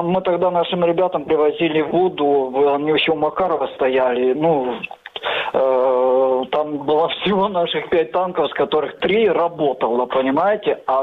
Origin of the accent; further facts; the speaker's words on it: Luhansk, Luhansk Oblast, Ukraine; так как я с Луганска, но уже сейчас проживаю, ну, переехал в подконтрольную территорию.